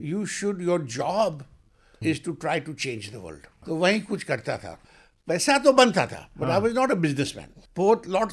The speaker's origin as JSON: {"language": "Hindi", "town": "Mumbai", "region": "Maharashtra", "country": "India", "tie": "born or raised there", "said": "बॉम्बे वाला हूँ मैं, बॉम्बे में पैदा हुआ, वार्डन रोड पर, 1950, I am an old man."}